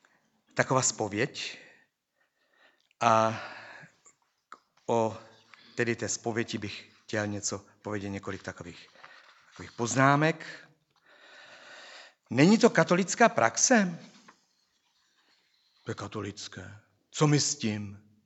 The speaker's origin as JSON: {"language": "Czech", "region": "Moravian-Silesian Region", "country": "Czechia", "said": "pocházím ze Severní Moravy, že tam to je hodně evangelické, silně evangelické. Já jsem velmi rád za ten kraj tam, Těšínsko a tak dále. Jsem opravdu rád, že pocházím odtamtud"}